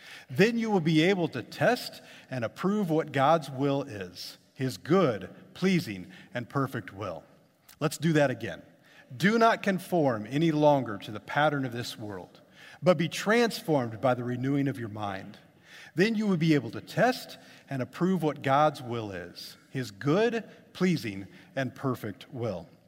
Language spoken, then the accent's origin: English; Lincoln, Illinois, United States; visited my family for a while in central Illinois, right in the middle of Illinois. Lincoln is my hometown.